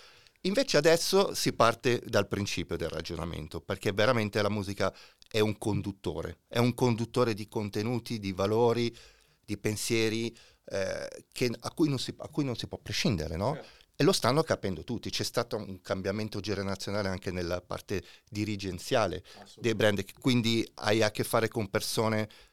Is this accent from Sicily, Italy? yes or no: no; Sesto San Giovanni, Lombardy, Italy; questo perché sono cresciuto a Sesto San Giovanni